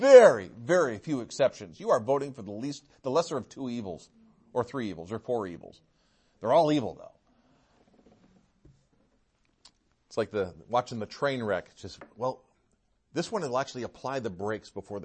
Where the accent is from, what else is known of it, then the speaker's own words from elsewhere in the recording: New York, United States; also born or lived in Michigan; I grew up in the East, upstate New York and Michigan.